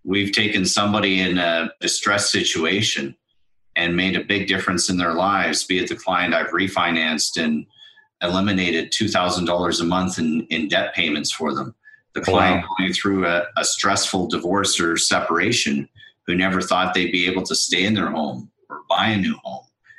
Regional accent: Thornhill, Ontario, Canada; now in Calgary, Canada; I'm originally from Toronto. I grew up in Thornhill, Ontario, went to Western University in London, Ontario, to the Ivy Business School, used to run a transportation company, moved out to Calgary at a very young age

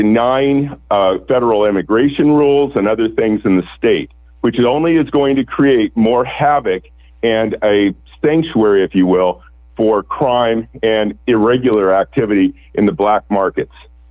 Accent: Oregon, United States; to Oregon, my home state, and do some good for us.

